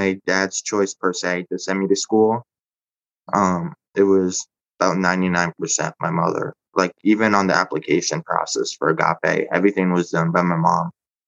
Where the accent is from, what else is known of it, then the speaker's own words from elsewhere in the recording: Greenwich, Connecticut, United States; So I grew up in Greenwich, Connecticut. I was there from when I was 4 years old till I was 12.